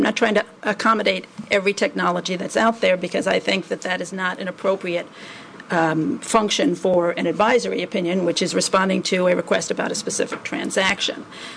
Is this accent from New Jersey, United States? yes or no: yes; New Jersey, United States; But the other change, I'm from New Jersey, so